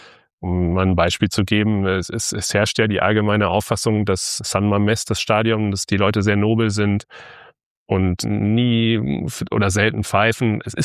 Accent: North Rhine-Westphalia, Germany

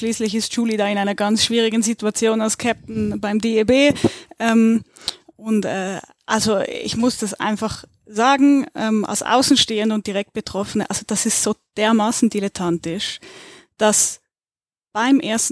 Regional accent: Switzerland; Und per Zufall komme ich aus der Schweiz

